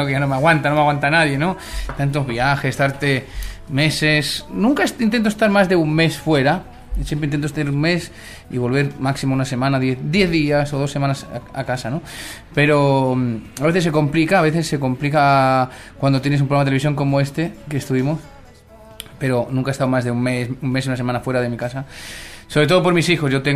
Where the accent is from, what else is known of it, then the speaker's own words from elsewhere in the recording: Chile; accent: Chilean; now in Spain; bastante como para volver a retomar mucho los lazos que tengo con Chile y volver a acentuar mi acento chileno